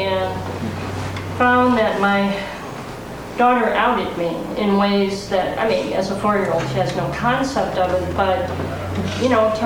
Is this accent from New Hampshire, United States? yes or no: no; Seattle, Washington, United States; I've been out since 1979, and I'm from Seattle. Seattle's a great place, actually.